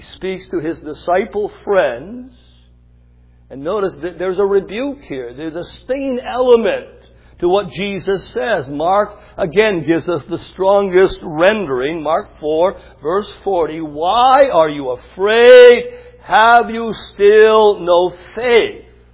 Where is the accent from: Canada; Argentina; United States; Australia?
Canada; Growing up in Canada, we had a few fishing expeditions with my father.